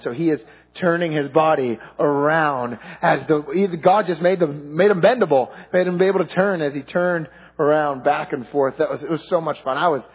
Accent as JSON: {"language": "English", "region": "New Jersey", "country": "United States", "tie": "born or raised there", "said": "I grew up in New Jersey, so my relaxed face is"}